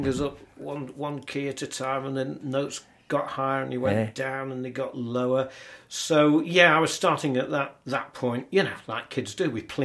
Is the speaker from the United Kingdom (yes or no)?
yes; Timperley, North West England, United Kingdom; I'm from Timperley in Cheshire. That's where I was born and brought up.